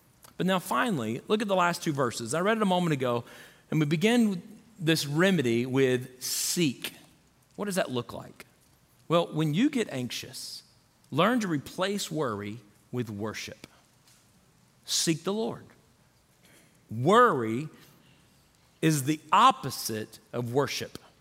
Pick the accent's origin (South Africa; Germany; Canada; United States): United States; Florida; and I grew up in Florida, so maybe it's a pink flamingo